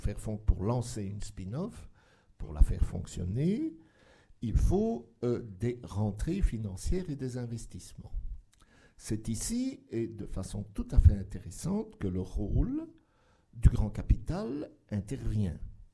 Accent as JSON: {"language": "French", "country": "Belgium", "said": "moi je viens de Belgique, chez nous c'est très, très fort"}